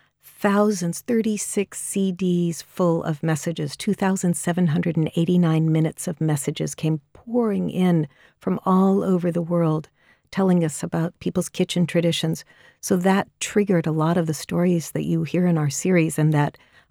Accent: Los Angeles, California, United States; You know, growing up in Los Angeles, I was listening to transistor radio music and listening to the DJs

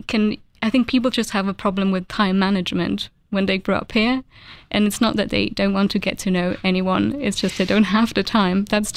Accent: Zurich, Switzerland; I grew up in Zurich. I lived here for 30 years, which is a very long time.

